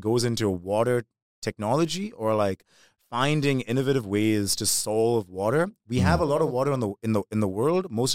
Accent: Dubai, United Arab Emirates; I grew up in Gisas in Dubai, which is a very, like, down-to-earth neighborhood in Dubai, really. Salt-of-the-earth neighborhood in Dubai.

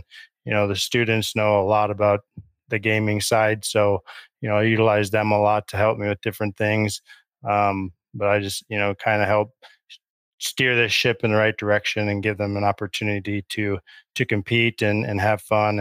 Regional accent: Minnesota, United States; I have a twin brother, and we, you know, played on our Nintendo quite a bit. But we grew up in northern Minnesota, so we did a lot of outdoors things as well.

